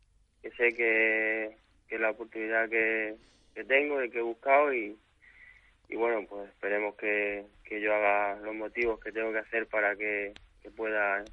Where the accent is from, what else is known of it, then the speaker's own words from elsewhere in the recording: Lorca, Region of Murcia, Spain; De Lorca.